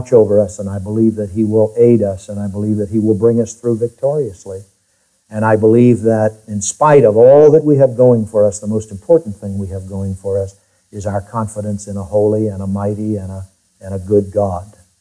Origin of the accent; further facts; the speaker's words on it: United States; Now, I've got to say to you as an American, I'm proud of our armed forces